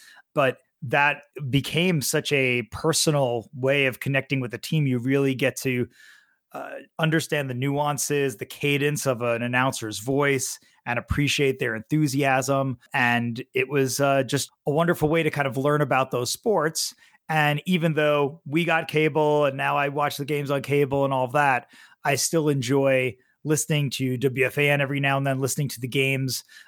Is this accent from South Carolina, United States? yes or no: no; New York City, New York, United States; I was growing up in New York City in Queens in the 90s, and my parents were late to the cable news game.